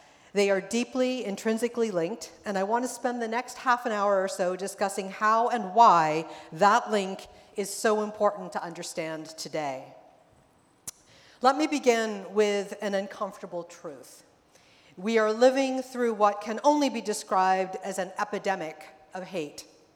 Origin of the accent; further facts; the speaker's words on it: Massachusetts, United States; I'm delighted to be back in New England. As you heard, I grew up in Massachusetts, and thus being along this gorgeous coastline makes me really happy.